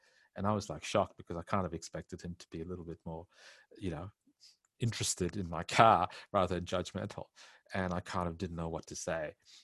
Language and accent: English; India; accent: Indian; One is I had to lose my Indian accent really quick.